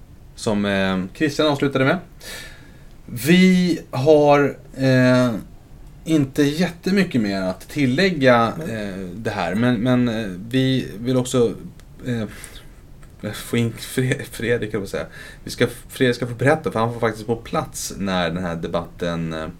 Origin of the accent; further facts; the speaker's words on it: Sweden; Nu, som royalist och som svensk, så vet jag att ingen rör kungen.